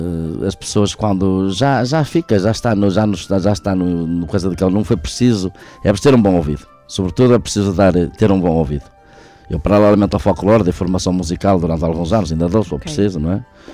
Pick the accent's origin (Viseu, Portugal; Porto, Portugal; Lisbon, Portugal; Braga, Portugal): Braga, Portugal; Vila Verde; eu sou natural de Vila Verde, comecei no rancho infantil de Vila Verde, tinha só 5 ou 6 anos